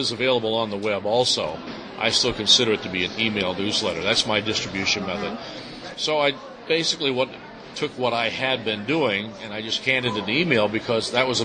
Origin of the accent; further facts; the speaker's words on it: East Coast, United States; And I'm sorry, I'm from the East Coast.